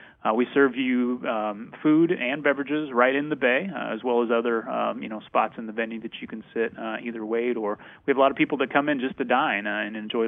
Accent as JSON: {"language": "English", "town": "Manhattan", "region": "Kansas", "country": "United States", "said": "So I'm from Manhattan, Kansas"}